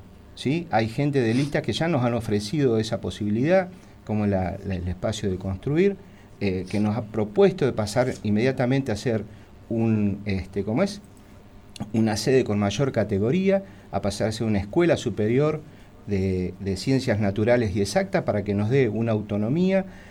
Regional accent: Zapala, Neuquén, Argentina; llevo 20 años de docente, soy de acá de Zapala, la gente me conoce

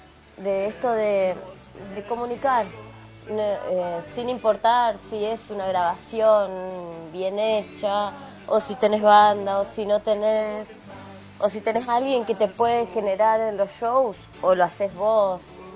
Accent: Santa Cruz, Argentina; Así que somos de acá, de Santa Cruz.

